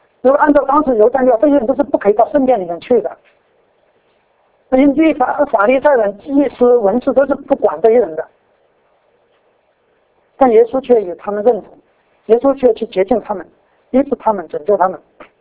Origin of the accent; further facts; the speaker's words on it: China; 其实我们中国人中也是这样的